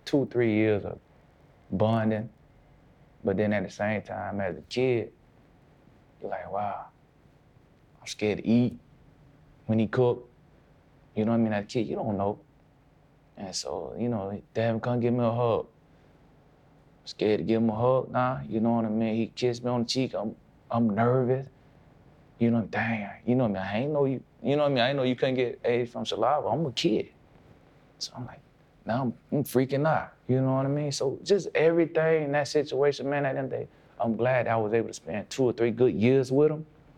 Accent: Palm Beach, Florida, United States; I know he's from the Mark, I'm from Palm Beach. We share a tie.

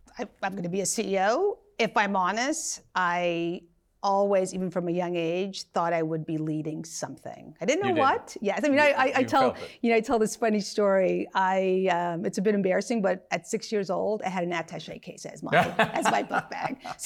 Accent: Brooklyn, New York, United States; So as I mentioned, I grew up in Brooklyn. My family there, I'm Puerto Rican. My parents came to the mainland in the 1950s

